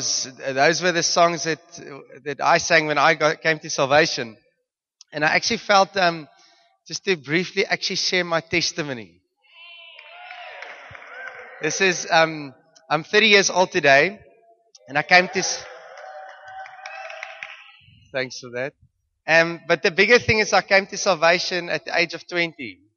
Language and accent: English; Mpumalanga, South Africa; also born or lived in Johannesburg; So I stayed in Johannesburg for the first 6 years of my life. We moved to Mpumalanga. I stayed on a farm.